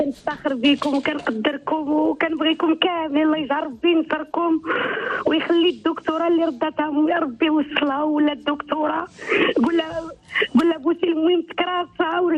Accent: Fez, Fès-Meknès, Morocco; تزوجت براجل ريفي وهما وليداتي ريافة وأنا من فاس

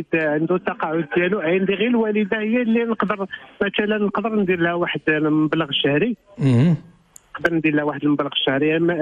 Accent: Meknes, Fès-Meknès, Morocco; now in Nador, Morocco; لا انا من مكناس.

